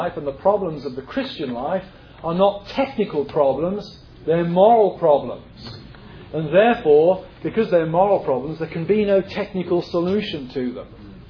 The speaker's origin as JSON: {"language": "English", "region": "England", "country": "United Kingdom", "tie": "born or raised there", "moved": "yes", "said": "I grew up on the English-Welsh border."}